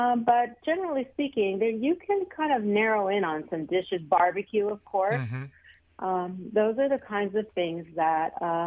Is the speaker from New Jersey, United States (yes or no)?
no; Los Angeles, California, United States; now in Texas; I am from Los Angeles